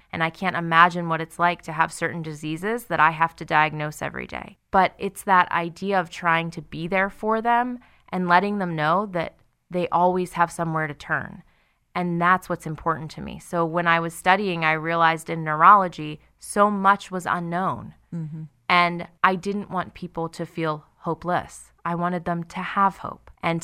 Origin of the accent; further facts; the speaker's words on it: Blairsville, Pennsylvania, United States; I am. I'm from Blairsville, Pennsylvania, so I grew up there my entire life.